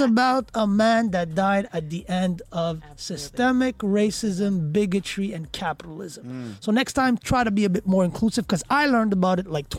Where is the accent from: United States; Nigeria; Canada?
Canada; Montreal, Quebec; I grew up in Hochelaga, Maisonneuve, Saint Michel, Montreal North.